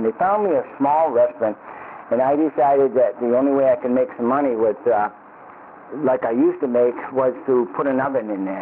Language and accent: English; Reedville, Massachusetts, United States; I'm from Reedville, Massachusetts.